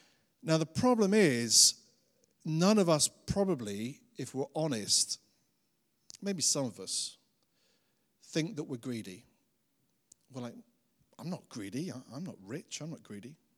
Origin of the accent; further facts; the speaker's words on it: United Kingdom; That's just who we are. We're British. That's what we do.